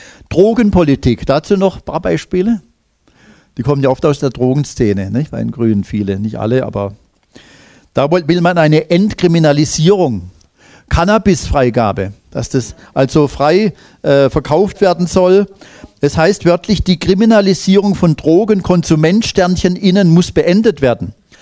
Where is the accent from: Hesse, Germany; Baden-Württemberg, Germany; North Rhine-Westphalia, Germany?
Baden-Württemberg, Germany; Inzwischen haben wir in Baden-Württemberg, wo ich herkomme, die grün-schwarze Regierung.